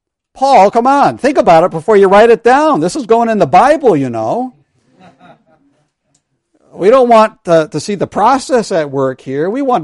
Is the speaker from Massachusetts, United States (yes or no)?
yes; East Longmeadow, Massachusetts, United States; to my hometown of East Longmeadow, Massachusetts, and actually have her be a part of my home church.